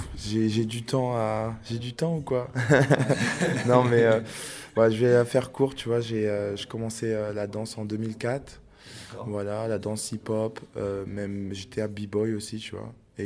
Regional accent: Reims, Grand Est, France; now in Amsterdam, Netherlands; je représente ma ville. Hein. Je suis chauvin, je viens de Reims. Je suis basé à Amsterdam, mais je suis un enfant du monde. Mais je sais d'où je viens.

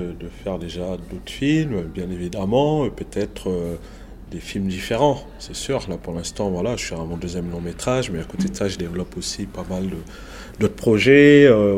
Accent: Montfermeil, Île-de-France, France; On a ouvert la première école à Montfermeil. Pour moi, c'était important parce que c'est là où j'ai grandi.

